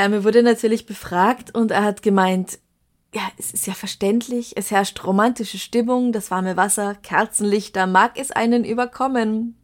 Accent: Bregenz, Vorarlberg, Austria; now in Vienna, Austria; Ich komme ursprünglich aus Bregenz und bin vor kurzem nach Wien gezogen.

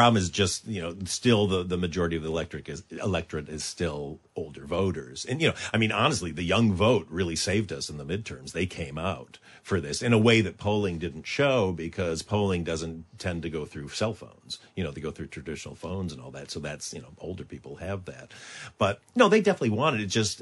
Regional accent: Michigan, United States; And I'm from Michigan, so I'm going to be drunk.

